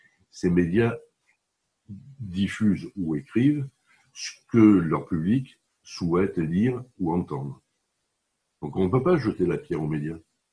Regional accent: Marseille, Provence-Alpes-Côte d'Azur, France; Moi, je suis Marseillais de Marseille, donc je connais les histoires et les petites histoires.

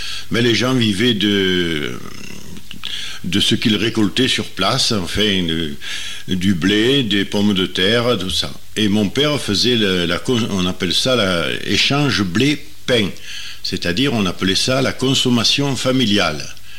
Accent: Provence-Alpes-Côte d'Azur, France; il y avait beaucoup de truffes, comme on dit chez nous en Provençal, les rabasses.

